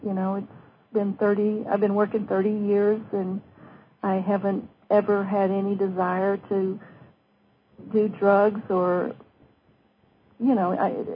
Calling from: Tucson, Arizona, United States; I'm calling from Tucson.

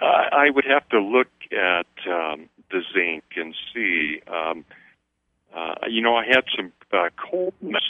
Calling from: Montana, United States; I'm calling from Montana

